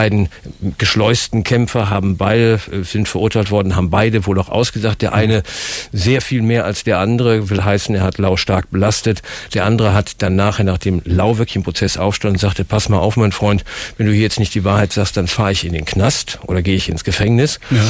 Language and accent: German; North Rhine-Westphalia, Germany; im rheinischen Dialekt oder Akzent auch, das ihn natürlich für mich als Rheinländer sehr sympathisch machte